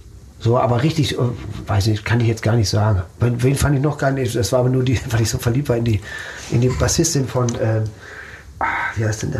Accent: Herne, North Rhine-Westphalia, Germany; also born or lived in Dortmund; Ich bin in Dortmund nur geboren. Ich bin in Port groß geworden. In Herne. Ja, also okay. Ich bin in Van der Eickel und in Herne aufgewachsen, zur Schule gegangen.

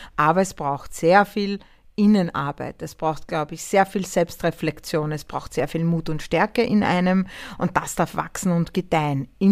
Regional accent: Austria; bei uns in Österreich

